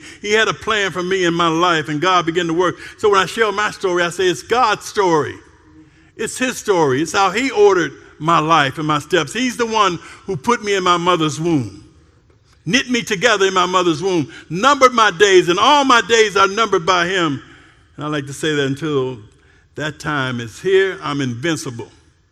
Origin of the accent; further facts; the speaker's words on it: United States; And as an American, I can tell you I love America.